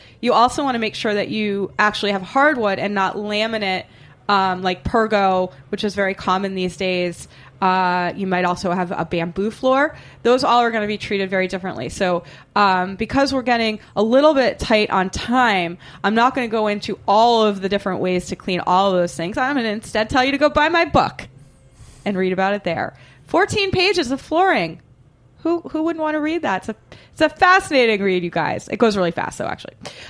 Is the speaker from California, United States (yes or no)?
no; Boston, Massachusetts, United States; because I'm from Boston and I have the mind of a 13-year-old boy. And it sounds to me like how we would say boner in Boston.